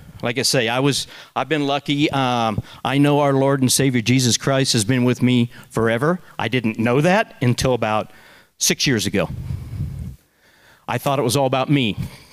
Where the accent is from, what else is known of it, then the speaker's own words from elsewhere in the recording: Kansas, United States; When I grew up in Kansas, the red words were like